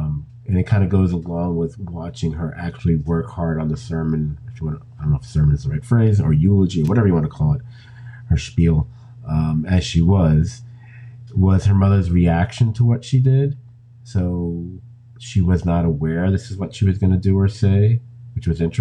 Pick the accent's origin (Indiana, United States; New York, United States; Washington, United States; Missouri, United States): New York, United States; New York City; being a New Yorker, I was very familiar with the case.